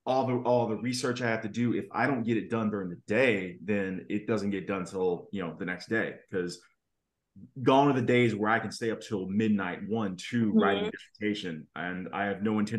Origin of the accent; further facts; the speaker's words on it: Tickfaw, Louisiana, United States; also born or lived in Hammond; So I'm originally from Louisiana. I went to LSU for my doctorate, but you know, that is home to me, essentially Hammond, Louisiana.